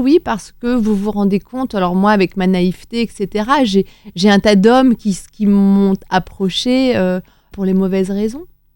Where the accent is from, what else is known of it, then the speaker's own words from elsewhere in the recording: Nantes, Pays de la Loire, France; moved away as an adult; now in Paris, France; Alors j'ai grandi à Nantes, et j'ai vécu à Nantes jusqu'à l'âge de 18 ans, où je suis arrivée à Paris pour me présenter à l'élection de Miss France, et puis ensuite j'ai jamais quitté Paris depuis.